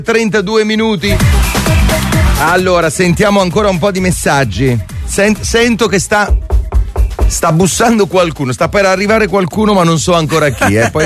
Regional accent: Aversa, Campania, Italy; also born or lived in Naples; La prima ventina d'anni li ho vissuti ad Aversa, ok? Sono nato a Napoli, poi siamo andati ad Aversa perché papà ha preso lavoro lì e quindi ci siamo trasferiti. E io ero piccolo quando ci siamo trasferiti

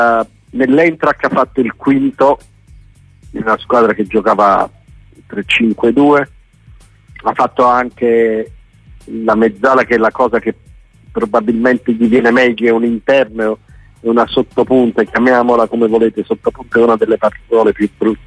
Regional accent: Salerno, Campania, Italy; now in Caserta, Italy; io da Salernitano trapiantato a Caserta

